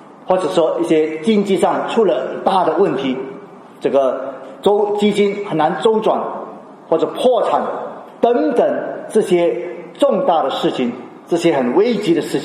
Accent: China; 不像我们中国人，我们中国人没有这样做的

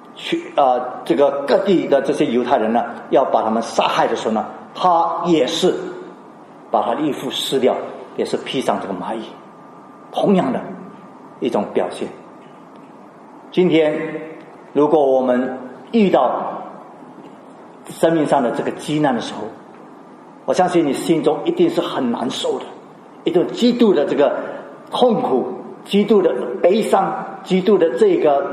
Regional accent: China; 不像我们中国人，我们中国人没有这样做的

